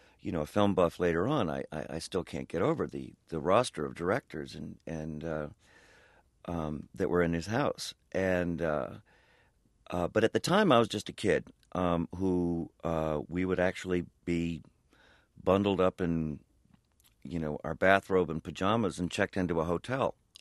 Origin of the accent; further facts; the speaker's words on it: Los Angeles, California, United States; also born or lived in New York; I grew up in Los Angeles and in New York, and ended up in the entertainment business.